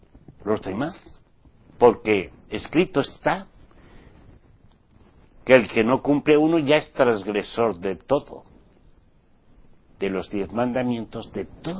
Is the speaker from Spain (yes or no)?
yes; Spain; en mi país, España.